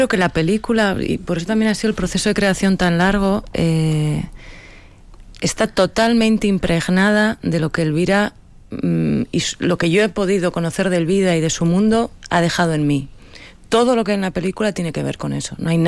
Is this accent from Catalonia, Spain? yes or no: no; Basque Country, Spain; a mí como mujer vasca